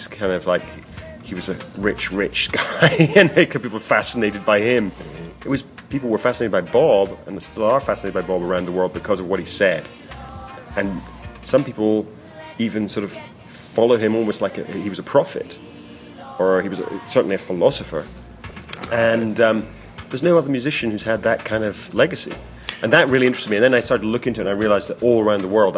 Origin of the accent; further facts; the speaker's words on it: Scotland, United Kingdom; I was like 13 years old, growing up in the Scottish countryside